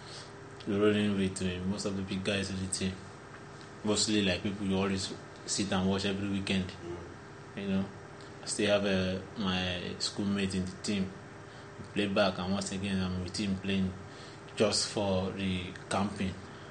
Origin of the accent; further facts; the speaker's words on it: Ajegunle, Lagos, Nigeria; I can sing all the street music where I grew up in Ajegunle.